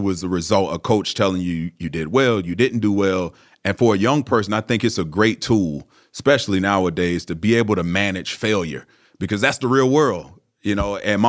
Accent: Tampa, Florida, United States; I grew up in Florida, so Tampa Bay, the Bucs, were my favorite team.

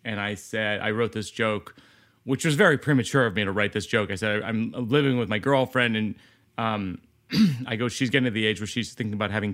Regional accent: Shrewsbury, Massachusetts, United States; We grew up in Shrewsbury, Mass, which is outside of Worcester

